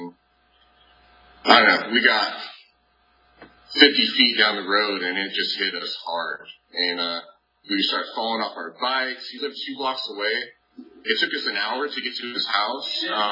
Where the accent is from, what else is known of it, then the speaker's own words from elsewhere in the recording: Lodi, California, United States; also born or lived in Lockford; I grew up in Lodi, California, up north, and I went to the same elementary school, and then in seventh grade, we moved to a small town of Lockford.